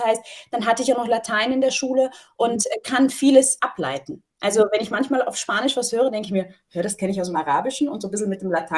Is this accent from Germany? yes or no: yes; Cologne, North Rhine-Westphalia, Germany; Und ja, genau, ich bin kölsche Mädchen.